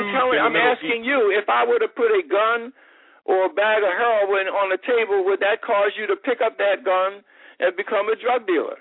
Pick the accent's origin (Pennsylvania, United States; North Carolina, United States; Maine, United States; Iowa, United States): Pennsylvania, United States; Philadelphia; There are areas of my hometown, Philadelphia, same income demographic